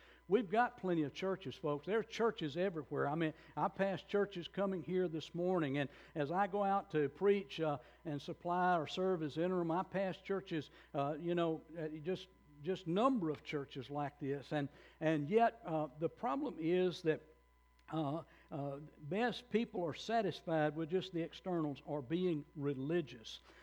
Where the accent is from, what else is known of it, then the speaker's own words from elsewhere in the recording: Louisiana, United States; I was born and reared here in the area. I grew up on the … Road, as named after my grandfather.